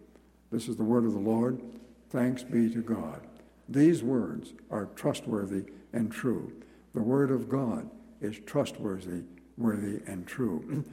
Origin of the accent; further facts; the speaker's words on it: Nova Scotia, Canada; Many of you will know that I grew up in Nova Scotia, and the sea was part of my life.